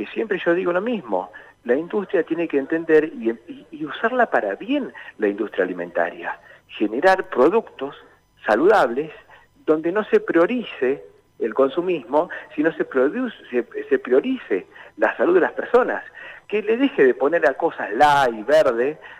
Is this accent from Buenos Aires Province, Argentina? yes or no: yes; Pergamino, Buenos Aires Province, Argentina; born there; yo nací en Pergamino, provincia de Buenos Aires.